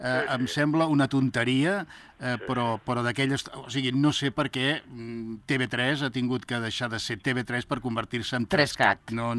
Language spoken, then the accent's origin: Catalan; Cornellà, Catalonia, Spain; no deixen de ser un grup nascut a Cornellà, al meu poble, cony, on vaig néixer jo